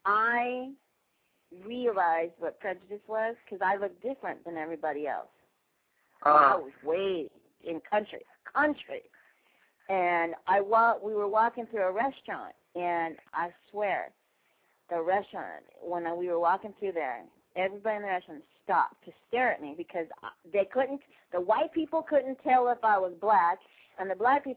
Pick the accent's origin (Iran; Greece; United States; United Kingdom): United States; Hawaii; I'm Filipino Hawaiian.